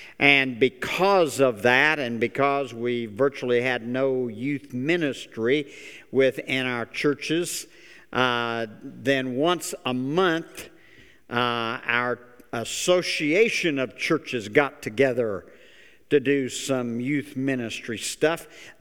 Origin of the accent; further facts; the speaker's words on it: Illinois, United States; Now, I grew up in Illinois. Actually, I realize I didn't do much growing up. But what growing up I did was in East Central Illinois. My wife and I are both from that area.